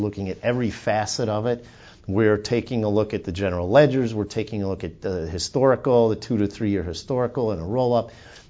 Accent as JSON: {"language": "English", "town": "Chicago", "region": "Illinois", "country": "United States", "tie": "born or raised there", "said": "there was an article this morning about how in Chicago, my hometown, of how trophy properties, the rents there are so much higher"}